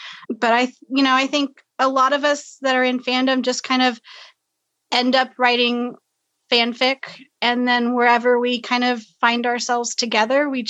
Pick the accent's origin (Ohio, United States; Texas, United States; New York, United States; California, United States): Texas, United States; Dallas; I'm from Dallas, Texas.